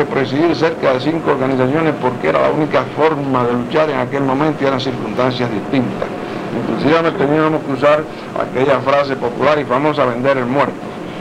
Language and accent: Spanish; Cuba; moved away; somos nosotros los cubanos, y yo me considero uno de ellos, por supuesto.